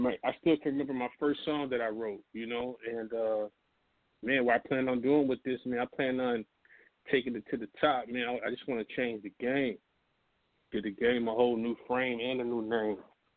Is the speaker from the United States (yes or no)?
yes; New York, United States; also born or lived in Daytona Beach, Florida; now in Seattle, United States; I'm actually was born in Daytona Beach, Florida, so you know what I mean. But I was raised in New York, and you know, now I live in Seattle.